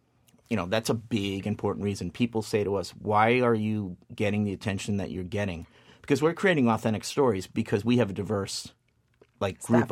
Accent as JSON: {"language": "English", "country": "Puerto Rico", "tie": "born or raised there", "said": "it's just part of the culture as I was growing up in Puerto Rico"}